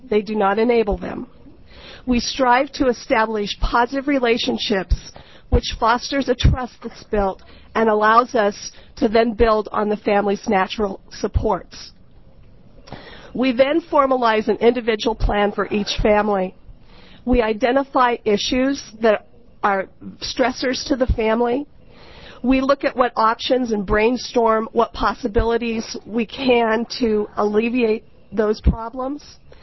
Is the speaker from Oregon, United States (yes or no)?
yes; Bend, Oregon, United States; I'm from Bend, Oregon.